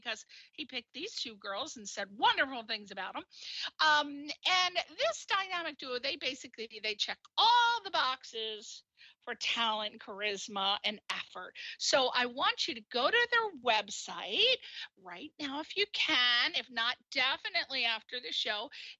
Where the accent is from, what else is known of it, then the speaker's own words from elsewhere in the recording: East Coast, United States; Everybody knows I'm from the East Coast, so these are my two East Coast sisters.